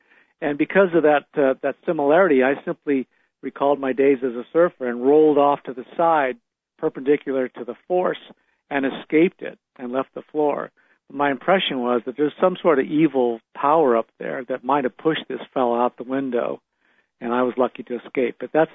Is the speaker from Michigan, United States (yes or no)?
no; California, United States; Well, I grew up in the Bay Area, and of course, since my teenage years, I just collected ghost stories and became more and more fascinated with it.